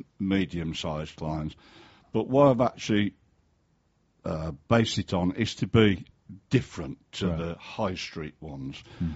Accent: Birmingham, West Midlands, United Kingdom; also born or lived in Yorkshire; But I think I've spent less time in Birmingham than I have in Yorkshire.

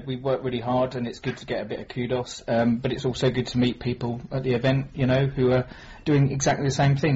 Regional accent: Maidstone, South East England, United Kingdom; We're from Maidstone in Kent.

